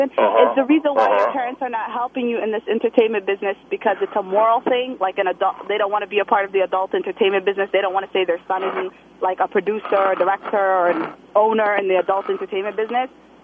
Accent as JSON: {"language": "English", "country": "Canada", "said": "I'm Canadian"}